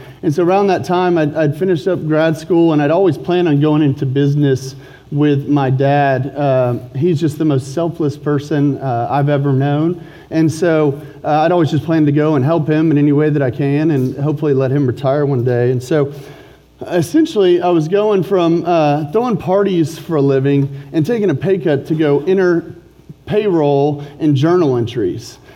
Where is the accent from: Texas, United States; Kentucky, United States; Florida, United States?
Texas, United States; Dallas; And so I grew up here in Dallas, and I had strong Christian parents